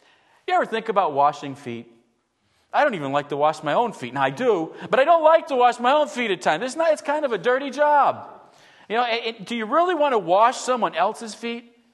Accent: New York, United States; And I told him, well, I'm from Western New York.

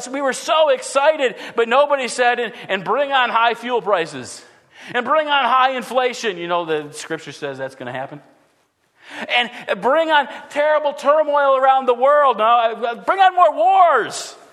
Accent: New York, United States; You know, I came from New York State.

